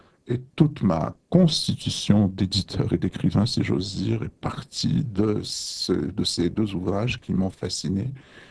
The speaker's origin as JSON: {"language": "French", "country": "Algeria", "tie": "born or raised there", "said": "Je suis né en Algérie, aux confins du Sahara. Et c'est là que tout a commencé."}